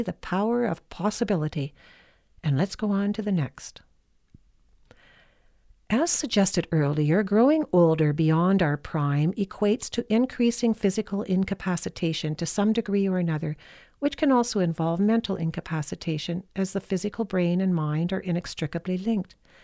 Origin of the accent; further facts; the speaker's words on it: Canada; Here in my home country of Canada